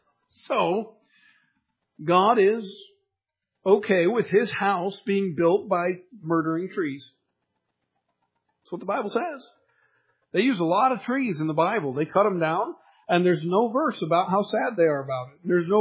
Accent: Michigan, United States; I'm from Michigan, and Michigan is a lot of farmland.

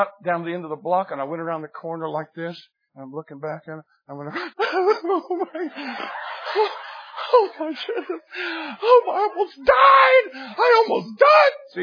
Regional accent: Jacksonville, Indiana, United States; I'm from Jacksonville, Indiana. A town of 1,500 people. We have one stoplight. There's no Mexicans.

